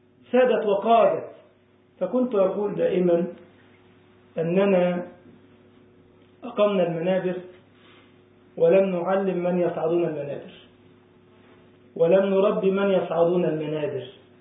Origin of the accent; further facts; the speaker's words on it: Egypt; عشان اللي قاعد يفهم اللهجة عندنا في مصر يبص يعني ينظر